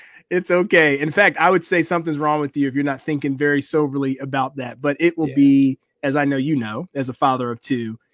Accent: Philadelphia, Pennsylvania, United States; And Eric Mason, who's a personal favorite of mine from my hometown, Philadelphia

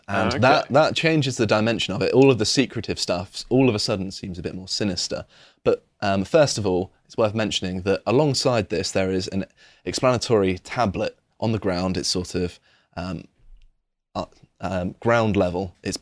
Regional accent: South West England, United Kingdom; growing up in Britain, particularly I grew up in Devon.

